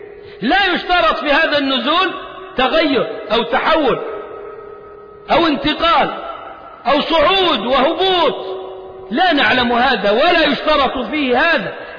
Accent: Egypt; نحن هنا أبناء مصر، وإحنا أبناء مصر مش ضيوف عليها

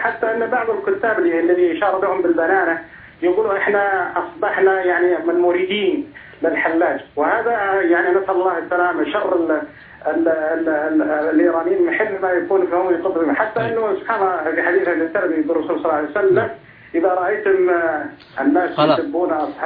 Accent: Saudi Arabia; عندنا في السعودية

